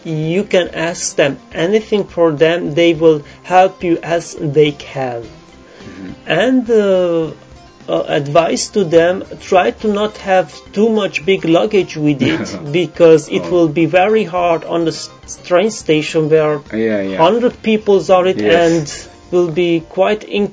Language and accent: English; Sighetu Marmației, Maramureș County, Romania; English is a second language; I am from Romania. Mm. … I am from the city called Sighetu Marmației in Maramureș.